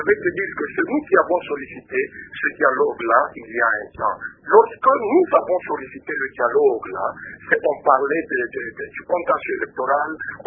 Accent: Kasaï, DR Congo; Parce que je vais vous dire que ici chez nous au Kassai, la population ne veut pas entendre parler d'élection.

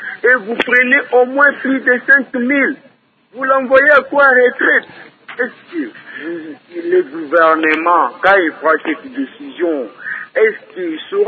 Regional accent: DR Congo; nous sommes tellement conscients parce que nous sommes Congolais

